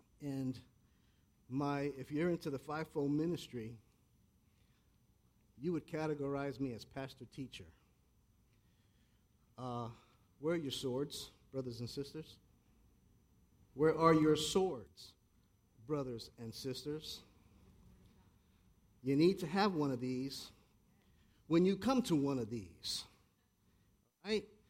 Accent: New York City, New York, United States; I was born and raised in the Bronx with not such very nice people.

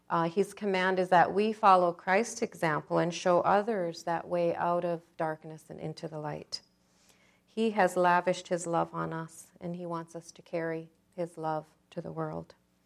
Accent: Kalskag, Alaska, United States; born there; These are a few pictures from the village where I was born in Kalskag.

